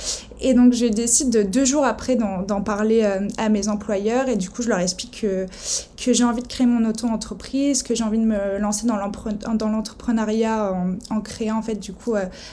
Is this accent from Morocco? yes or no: no; Nice, Provence-Alpes-Côte d'Azur, France; j'ai 25 ans, je viens de Nice